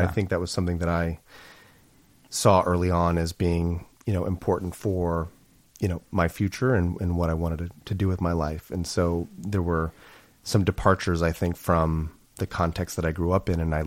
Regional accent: Illinois, United States; also born or lived in Oklahoma; So I grew up in the Midwest, downstate Illinois, Oklahoma, sort of bounced around different places.

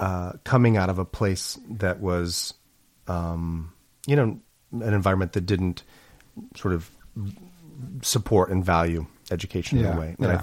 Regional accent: Illinois, United States; also born or lived in Oklahoma; So I grew up in the Midwest, downstate Illinois, Oklahoma, sort of bounced around different places.

